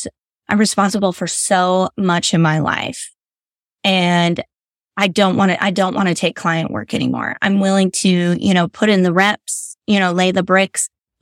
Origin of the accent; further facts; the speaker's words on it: Detroit, Michigan, United States; born there; And y'all, I was born in Detroit, Michigan. I don't know. Google Detroit, if you've ever heard of it.